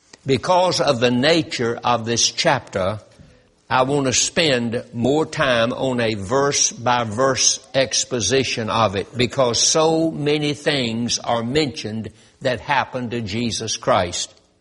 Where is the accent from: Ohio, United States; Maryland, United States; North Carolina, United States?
North Carolina, United States; Roxboro; I was raised in Roxboro, North Carolina. That's 83 miles south of Lynchburg, Virginia. That's 45 miles north of Raleigh, North Carolina.